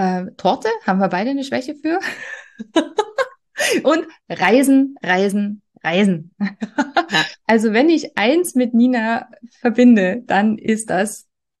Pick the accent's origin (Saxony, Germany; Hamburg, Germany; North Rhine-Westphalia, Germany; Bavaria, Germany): Saxony, Germany; Also auch wir haben ein Haus auf dem Dorf, ja, also ich komme aus Sachsen, super schön gelegen